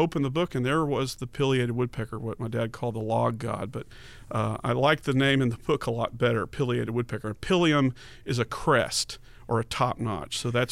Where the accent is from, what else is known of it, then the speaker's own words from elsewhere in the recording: Dallas, Texas, United States; So I remember going back when growing up in Dallas, going to the public library at Preston Royal